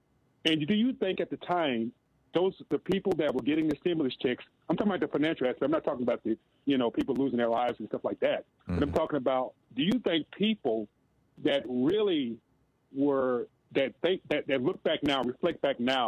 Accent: Alabama, United States; now in Albuquerque, United States; growing up, I grew up in Alabama. It's here in Albuquerque, New Mexico, we like 3% of the population.

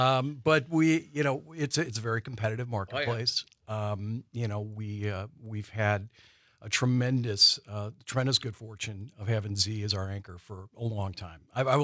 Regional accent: St. Louis, Missouri, United States; also born or lived in Chicago; now in La Crosse, United States; I'm originally from St. Louis.

